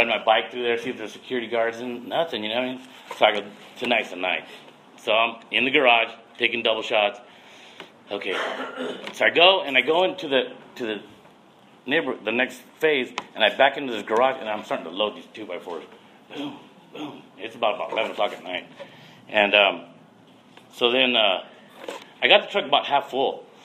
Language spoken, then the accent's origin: English; Santa Maria, California, United States; my mom is from Mexico and my dad was from the Philippines, and I was born here in Santa Maria.